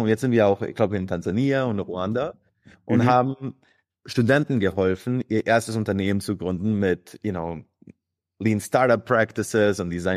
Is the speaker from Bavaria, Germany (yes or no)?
yes; Bad Reichenhall, Bavaria, Germany; meine Eltern sind aus Kroatien, die sind in den 80ern nach Deutschland gekommen. Ich bin der Älteste von 5, bin in einer kleinen Stadt Bad Reichenhall aufgewachsen in Oberbayern.